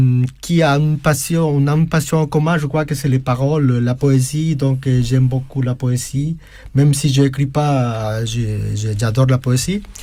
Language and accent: French; Paraguay; c'est de montrer mon identité métisse. Mm-hmm. Je viens de Paraguay, l'Amérique du Sud